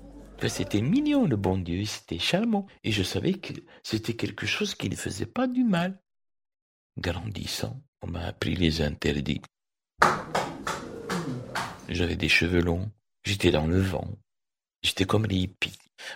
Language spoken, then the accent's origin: French; Béjaïa, Béjaïa Province, Algeria; donc je suis de Béjaïa. Béjaïa, c'est une ville kabyle au centre nord de l'Algérie.